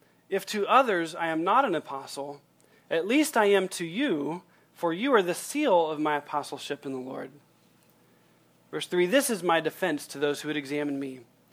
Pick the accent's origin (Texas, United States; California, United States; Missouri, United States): Texas, United States; I don't know Spanish at all, despite growing up in Texas.